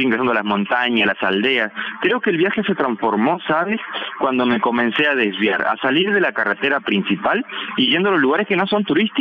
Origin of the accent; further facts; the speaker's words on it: José Enrique Rodó, Soriano, Uruguay; moved away; Hace 2 años y medio que salí de Uruguay en la bicicleta. Salí de Soriano, ahí de mi pueblo, José Enrique Rodó.